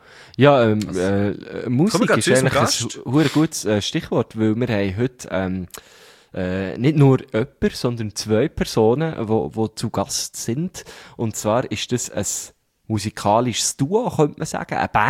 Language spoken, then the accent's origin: German; Thun, Bern, Switzerland; Wir sind eigentlich quasi zusammen aufgewachsen in Thun.